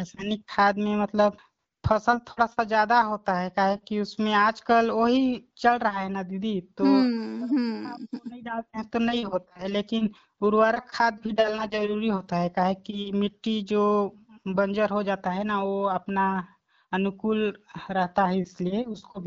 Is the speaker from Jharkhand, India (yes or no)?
no; Lakshmipur, Chhattisgarh, India; और मैं ग्राम लक्ष्मीपुर, जिला सूरजपुर, छत्तीसगढ़ का रहने वाला हूँ। और हम लोग खेती किसानी करते हैं दीदी, गांव में रहते हैं।